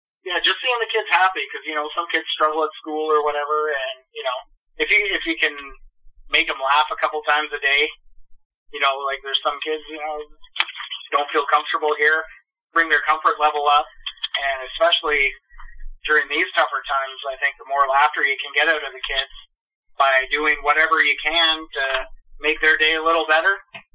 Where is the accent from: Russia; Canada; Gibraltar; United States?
Canada; Kitchener, Ontario; I'm from Kitchener originally and moved down here in 2005 when my wife at the time and I, we adopted two girls from the area.